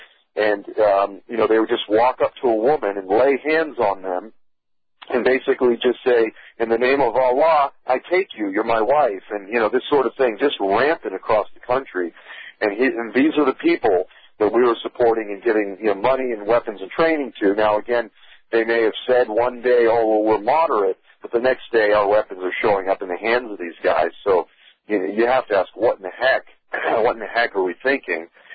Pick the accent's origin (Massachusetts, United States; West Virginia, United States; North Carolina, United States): Massachusetts, United States; Boston; I was originally from Boston